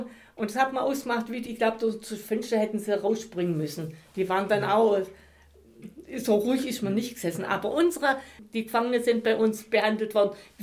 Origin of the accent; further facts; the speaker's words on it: Wellmitz, Germany; Also ich komme aus Wellmitz und bei uns muss ich gerade sagen, Wellmitz, das man sieht es auf der Karte, war ein Dorf, wo ganz lang war. Wir waren 66 Höfe in dem Ort.